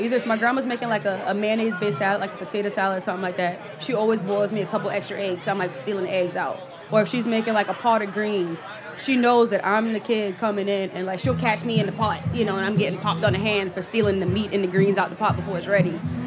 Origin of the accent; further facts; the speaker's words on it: Charleston, South Carolina, United States; I'm from Charleston, so we talk to anybody pretty much.